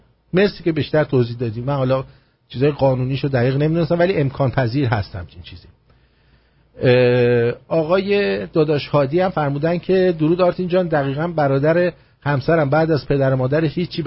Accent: Iran; moved away; حتی از ایران اومدم بیرون یه دلار تو جیبم نذاشت.

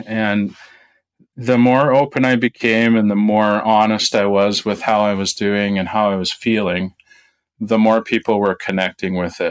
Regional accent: Saskatchewan, Canada; I grew up in Saskatchewan on a family farm, and my brother and I, growing up through the years, right from 7, 8 years old all the way up till we were done high school, we helped out on the farm.

